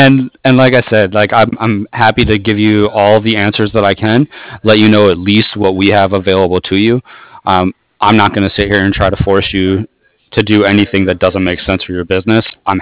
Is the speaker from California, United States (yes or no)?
yes; San Francisco, California, United States; now in San Diego, United States; Oh, I'm from San Francisco.